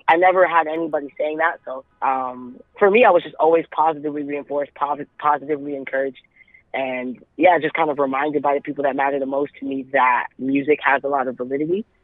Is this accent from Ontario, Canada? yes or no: yes; Toronto, Ontario, Canada; Well, I'm born and raised in Toronto. So I was raised like sort of the East End, but not really. It's like the East End of Toronto, but not yet Scarborough.